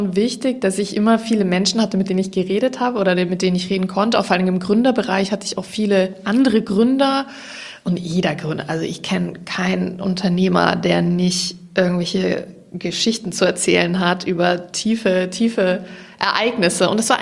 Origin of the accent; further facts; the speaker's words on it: Ingolstadt, Bavaria, Germany; also born or lived in Stuttgart; now in Berlin, Germany; Ich komme ursprünglich aus Ingolstadt, also im Herzen Bayerns, und bin dann zum Studieren nach Stuttgart gegangen, an der Hochschule der Medien, Medienwirtschaft studiert.